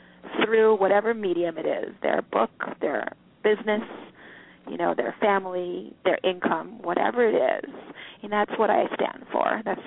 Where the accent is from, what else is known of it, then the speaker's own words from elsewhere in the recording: Canada; born there; And I was born in Canada.